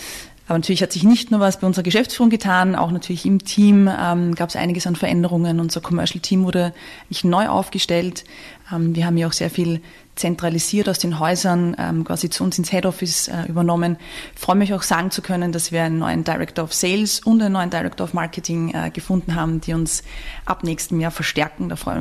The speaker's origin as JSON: {"language": "German", "region": "Vienna", "country": "Austria", "tie": "born or raised there", "said": "gebürtige Wienerin, wie man auch hört, das geht auch nicht mehr weg."}